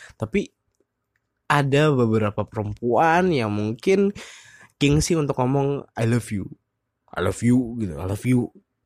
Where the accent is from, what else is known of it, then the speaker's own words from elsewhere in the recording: Bandung, West Java, Indonesia; Tapi kalau karena gue orang Bandung ya, jadi gue tuh di kampus gak manggil kakak atau adik.